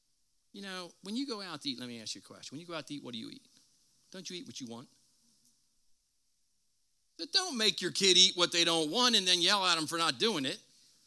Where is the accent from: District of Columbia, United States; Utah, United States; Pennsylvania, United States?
Pennsylvania, United States; Philadelphia; And you know, I grew up in South Philly. You can talk to God like you're from South Philly.